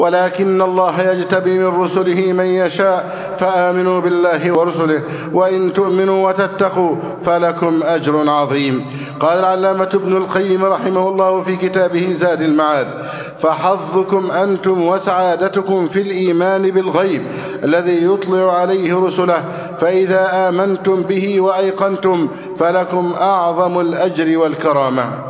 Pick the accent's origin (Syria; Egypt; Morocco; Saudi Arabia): Egypt; اللهم احفظ بلدنا مصر أمنا أمانا، سخاء رخاء